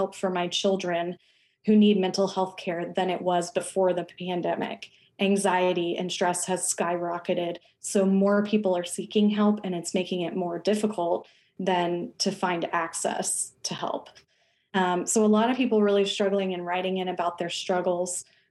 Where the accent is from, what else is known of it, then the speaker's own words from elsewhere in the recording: Edmond, Oklahoma, United States; I was born and raised here in Oklahoma. I am an Okie through and through. I grew up in Edmond, went to school there, K through 12, and then went to journalism school at OU and graduated from there.